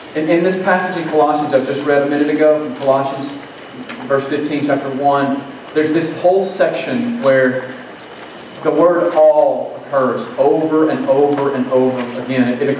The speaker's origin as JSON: {"language": "English", "region": "Louisiana", "country": "United States", "said": "I came from Louisiana, and to me, there's the sight of a bayou early in the morning, lined with cypress trees, just Spanish moss just hanging off them"}